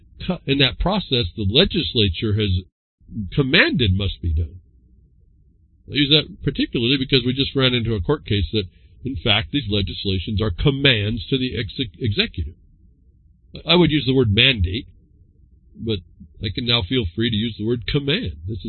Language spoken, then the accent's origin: English; United States; actually I'm an American and we have rights and those are non-negotiable.